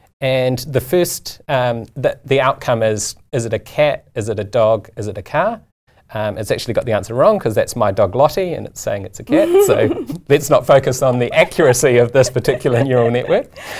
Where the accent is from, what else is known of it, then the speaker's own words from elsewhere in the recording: New Zealand; And I'm from New Zealand, which is the birthplace of Revolution R out of the University of Auckland.